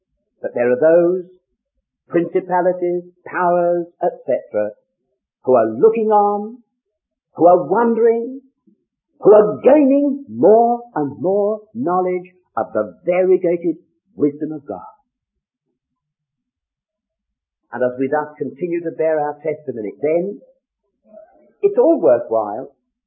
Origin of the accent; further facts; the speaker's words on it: London, United Kingdom; moved away as an adult; now in Scotland; I was a young man brought up in Wilsdon here in London. I've been in Scotland for 33 years almost, but I was born in Dulles Hill, away down there in Wilsdon, northwest London.